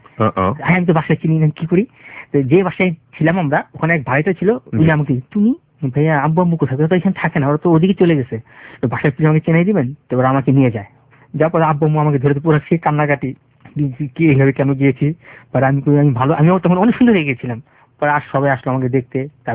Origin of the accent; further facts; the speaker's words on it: Dhaka, Dhaka Division, Bangladesh; আমি ঢাকা থেকে আসছি।